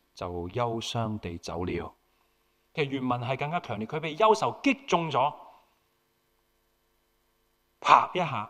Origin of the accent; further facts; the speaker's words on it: Hong Kong; 你知道对于我们香港人，我们很熟悉这些挣扎的。